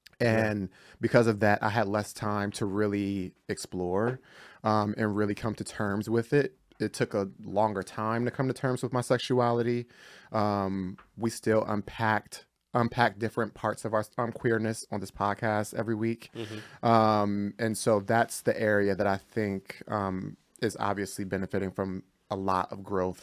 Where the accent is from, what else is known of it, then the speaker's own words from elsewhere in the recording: Trenton, New Jersey, United States; I grew up in Trenton, New Jersey, majority Black. I learned Swahili when I was younger.